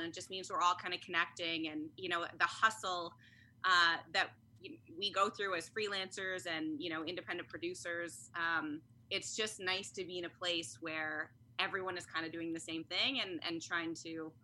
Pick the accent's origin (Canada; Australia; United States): Canada; Although I get called out as a Canadian all the time because I'll drop an A or I'll drop my O's.